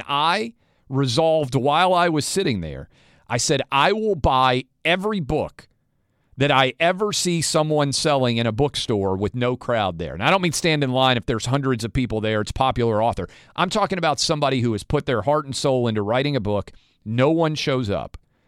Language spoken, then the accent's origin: English; Nashville, Tennessee, United States; to Nashville, my hometown, and Milwaukee.